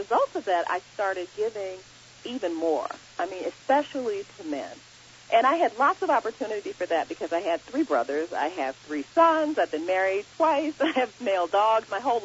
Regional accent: Gary, Indiana, United States; And when I was growing up in Gary, Indiana, Daryl was the brother who I adored

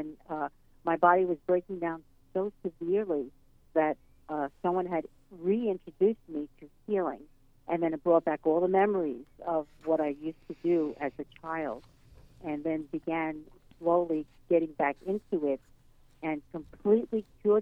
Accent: Brooklyn, New York, United States; I was born in Coney Island in Brooklyn, mm-hmm. and my grandma was a healer. And I, growing up with my grandma up until the age of 18

